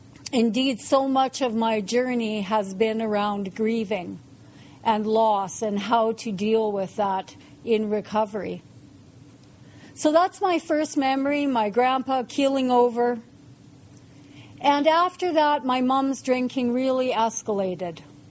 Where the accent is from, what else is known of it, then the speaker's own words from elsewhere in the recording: Edmonton, Alberta, Canada; born there; I was born in Edmonton to a family of two alcoholic parents.